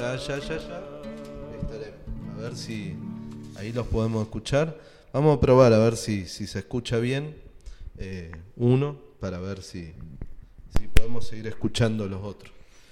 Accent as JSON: {"language": "Spanish", "town": "José C. Paz", "region": "Buenos Aires Province", "country": "Argentina", "tie": "born or raised there", "said": "yo vivía en un barrio de chico, en una zona en el Gran Buenos Aires, en José Cepas."}